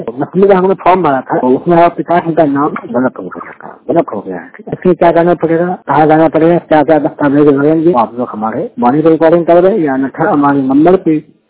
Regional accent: Begusarai, Bihar, India; सीधा बेगूसराय बिहार के रहने वाला हूँ।

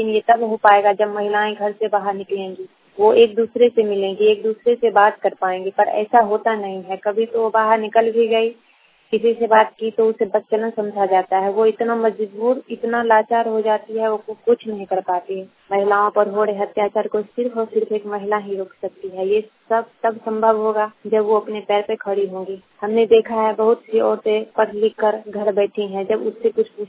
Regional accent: Bhusari, Bihar, India; समस्तीपुर के भुसारी गांव छतौना पंचायत की रहने वाली हूँ।

